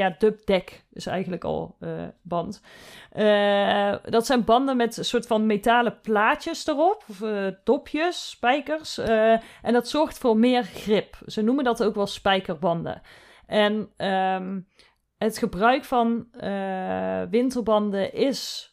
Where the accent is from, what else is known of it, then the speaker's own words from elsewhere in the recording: Netherlands; Als Nederlander heb je niet zomaar die spijkerbanden.